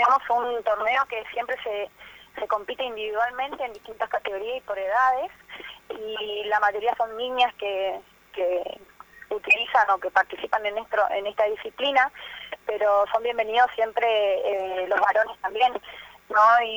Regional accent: Misiones, Argentina; Yo lo tengo desde mi niñez, en Misiones es un deporte que está muy instalado desde hace muchísimos años

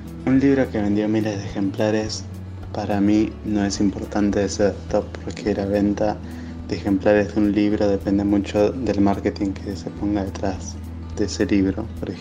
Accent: Mar del Plata, Buenos Aires Province, Argentina; soy de Mar del Plata.

